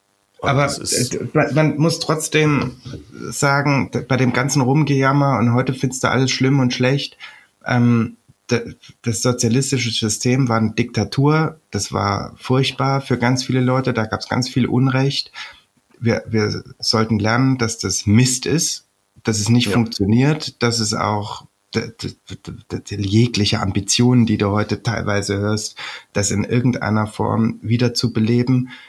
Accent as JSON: {"language": "German", "town": "Erfurt", "region": "Thuringia", "country": "Germany", "said": "ich komme aus Erfurt."}